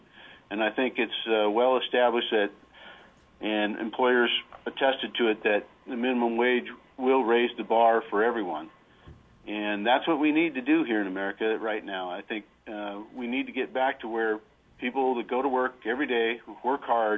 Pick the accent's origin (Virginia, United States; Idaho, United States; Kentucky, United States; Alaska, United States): Alaska, United States; Fairbanks; I'm from Fairbanks here